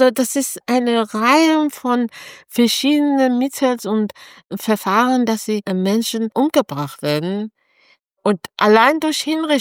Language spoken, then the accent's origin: German; Iran; moved away; Ich sage immer, ich bin aus dem Land raus, aber das Land ist nicht von mir raus. Und ich denke fast jeden Tag an meine Heimat, meinen Geburtsort.